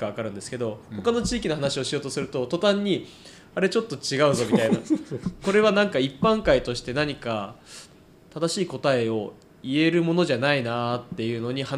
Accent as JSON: {"language": "Japanese", "town": "Utsunomiya", "region": "Tochigi", "country": "Japan", "said": "まあ、僕がもともと出身は宇都宮なので"}